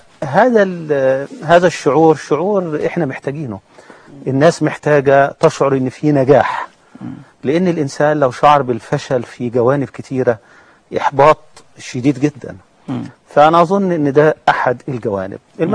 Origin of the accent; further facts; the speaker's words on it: Egypt; لا شك كلنا كمصريين نحب أن بلدنا تتقدم في كل المجالات